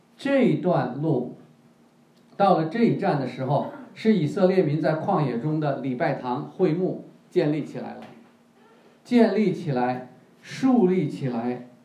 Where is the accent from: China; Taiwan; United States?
China; Beijing; 我是个北京人